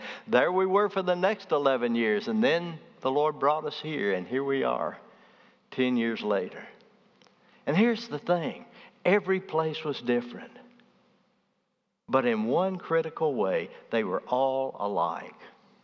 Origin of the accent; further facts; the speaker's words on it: Birmingham, Alabama, United States; I was born in Birmingham. I grew up in Birmingham. I went to school in Birmingham. I went to college in Birmingham. I had always spent my life in Birmingham.